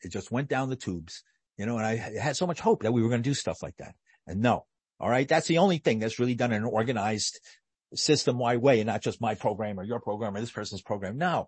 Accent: Bronx, New York, United States; I remember that well. I grew up in the Bronx.

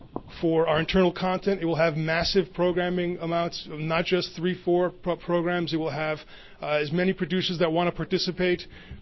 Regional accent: New York, United States; especially here in New York. I'm a New Yorker, if you can't tell.

